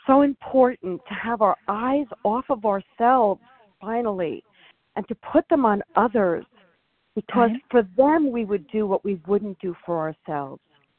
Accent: New York, United States; Being a New Yorker, I do need that, those gentle words and gentle voices in my life.

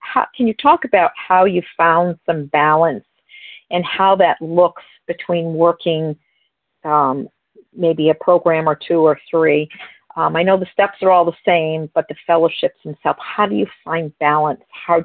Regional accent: New Hampshire, United States; I'm from New Hampshire, and I'm a recovered compulsive overeater.

